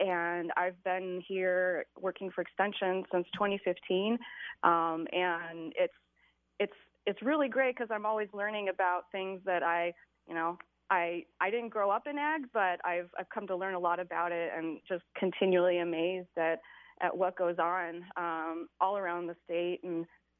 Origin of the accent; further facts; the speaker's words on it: Arizona, United States; I grew up in Arizona, southern Arizona, and I studied econ